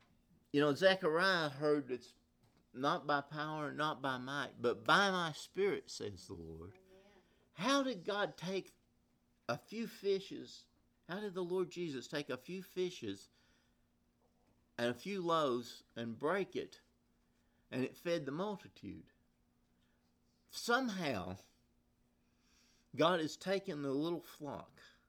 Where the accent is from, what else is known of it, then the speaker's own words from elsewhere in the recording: Tennessee, United States; I'm from East Tennessee, a little town of about 50,000.